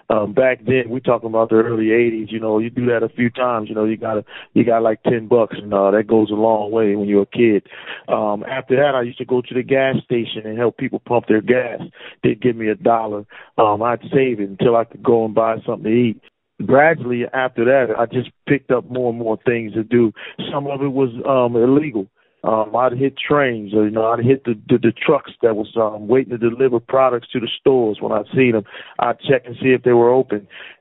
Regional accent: Baltimore, Maryland, United States; I'm born and raised in Baltimore City, Maryland. I come from a neighborhood on the southwest side of the city called Westport.

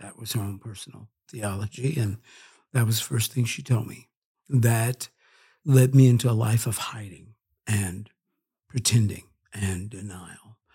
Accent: St. Louis, Missouri, United States; born there; Well, I was born in St. Louis, Missouri, to my parents

